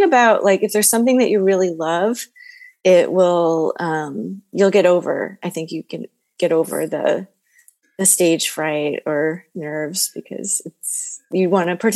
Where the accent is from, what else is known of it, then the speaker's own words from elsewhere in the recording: Westport, Connecticut, United States; I grew up in Connecticut, in a town called Westport.